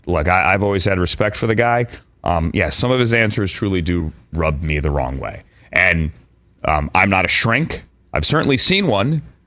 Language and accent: English; Virginia, United States; Full disclosure, as I mentioned earlier, I am from the Commonwealth of Virginia.